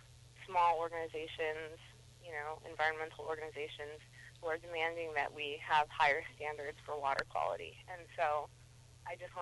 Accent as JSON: {"language": "English", "region": "Iowa", "country": "United States", "said": "I'm from Iowa, and I come from the city that was highlighted in The Music Man. The Music Man is called River City. In actuality, it's called Mason City"}